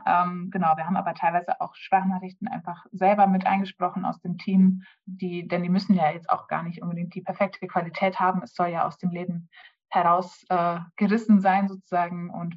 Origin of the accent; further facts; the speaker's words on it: Bavaria, Germany; now in Lüdenscheid, Germany; ich bin ursprünglich aus Franken und da aufgewachsen